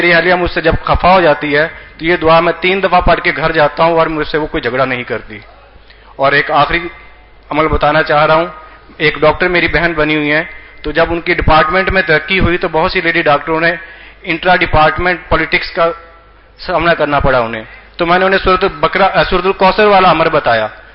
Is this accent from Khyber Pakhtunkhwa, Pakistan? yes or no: no; Bahawalnagar, Punjab, Pakistan; میں بہاول نگر سے ہوں.